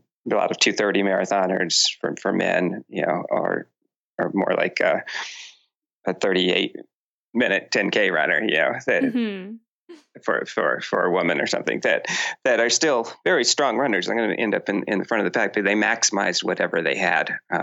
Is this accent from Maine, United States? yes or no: yes; Maine, United States; I grew up in Maine.